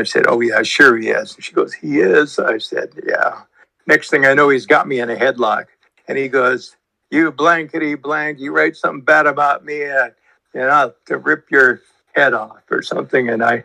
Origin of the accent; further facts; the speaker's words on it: Montana, United States; I came from Montana. I covered many Montana State, Montana games. And congratulations to your son. I'm a native Montana.